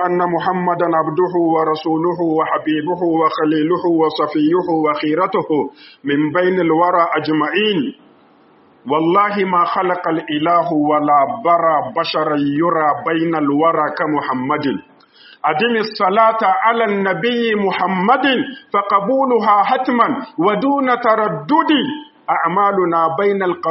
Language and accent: Arabic; Niger; اللهم حفظ بلادنا النيجر واجعله آمنا مطمئنا